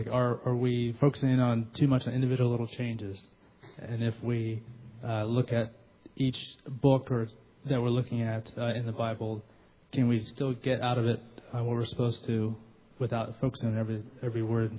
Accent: Houston, Texas, United States; Hi, this is … I'm from Houston, Texas.

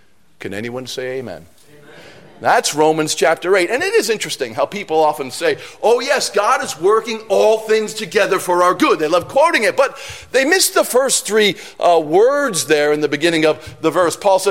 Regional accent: New York City, New York, United States; I'm from New York City.

